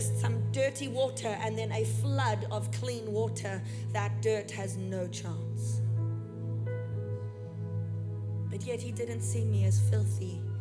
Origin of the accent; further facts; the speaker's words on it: South Africa; moved away as an adult; I'm a hairdresser from South Africa originally